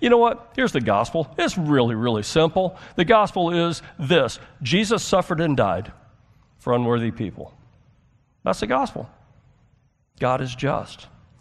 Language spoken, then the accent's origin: English; United States; I'm American. I don't like that. Like, it's in my blood to fight.